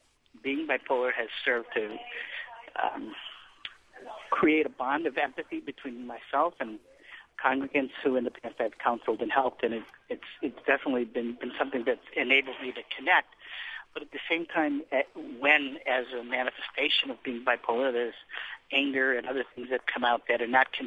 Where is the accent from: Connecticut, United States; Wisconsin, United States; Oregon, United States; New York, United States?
New York, United States; Rochester; I'm from Rochester, New York.